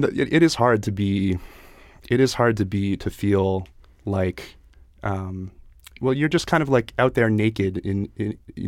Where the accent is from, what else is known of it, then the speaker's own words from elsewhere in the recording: Pennsylvania, United States; In Chester County, Pennsylvania, like horse country.